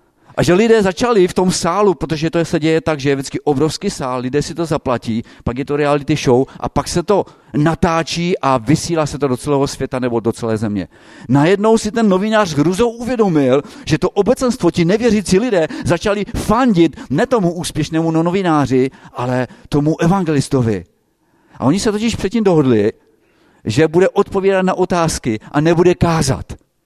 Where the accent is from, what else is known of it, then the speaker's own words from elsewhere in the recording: Třinec, Moravian-Silesian Region, Czechia; jsem z Třince